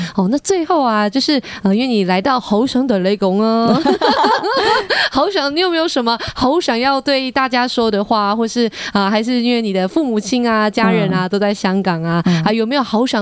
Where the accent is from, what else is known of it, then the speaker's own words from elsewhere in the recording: Taiwan; 因为台东的天气也很热的关系，我们台湾人就是热情啊